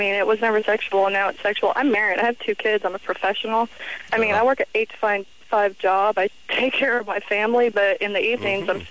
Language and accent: English; Texas, United States; I grew up in Texas.